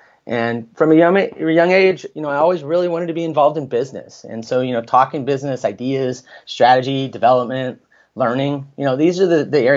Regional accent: California, United States; I grew up in Northern California. I was the middle of three kids

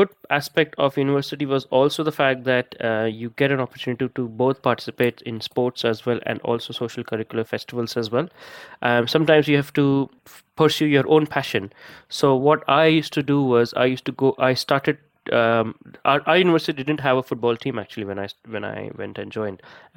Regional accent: Kolkata, West Bengal, India; I come from Kolkata. My parents are from Kolkata

